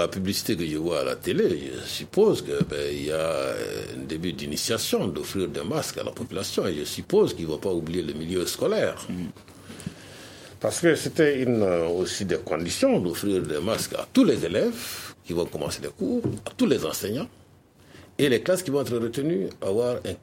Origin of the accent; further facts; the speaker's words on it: Mali; en tant que Malien